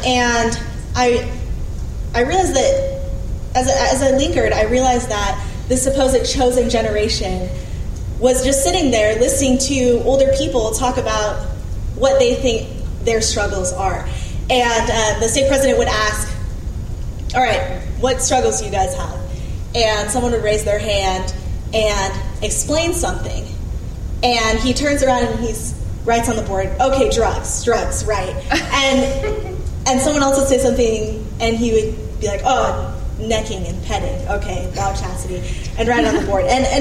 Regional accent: Vancouver, Washington, United States; also born or lived in Provo, Utah / Hawaii; I was born in Provo. I lived in Hawaii for a little, but most of my life I've lived in Vancouver, Washington area.

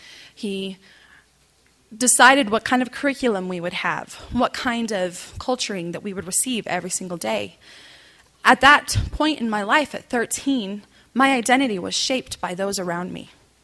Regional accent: Salt Lake City, Utah, United States; born there; I was born right here in Salt Lake City, and we were a part of the community that was here up in Little Cottonwood Canyon.

